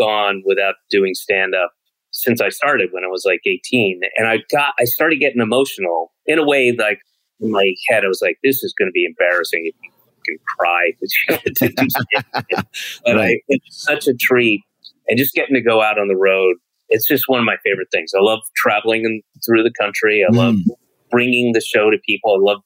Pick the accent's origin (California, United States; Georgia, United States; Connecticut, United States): Georgia, United States; I grew up in Georgia, but yeah, we had SCTV was on.